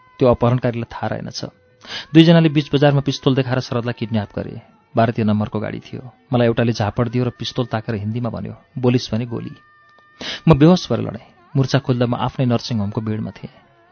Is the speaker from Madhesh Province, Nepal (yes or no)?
yes; Madhesh Province, Nepal; accent: Pahadi; म जन्मले मधेसी जनजाति हुँ, मैले पहाडी जनजाति केटासँग बिहा गरेकी हुँ, म काठमाडौँमा पढेकी हुनाले मेरो बोलीचाली पहाडीको जस्तो भएको मात्रै हो। सबभन्दा पहिले म नेपाली हुँ, अनि मधेसी हुँ, अनि पहाडी हुँ।